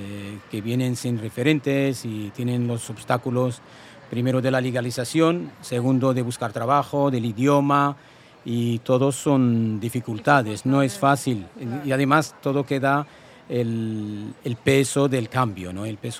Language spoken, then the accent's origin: Spanish; Tangier, Tanger-Tetouan-Al Hoceima, Morocco; Spanish is a second language; moved away as an adult; now in Spain; la cercanía de mi país de origen, de mi ciudad Tánger, al continente europeo y a España en especial